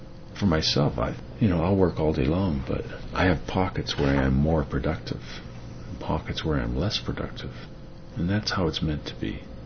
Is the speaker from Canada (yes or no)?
yes; Canada; I'm from Canada where you average 7 to 7.5 hours.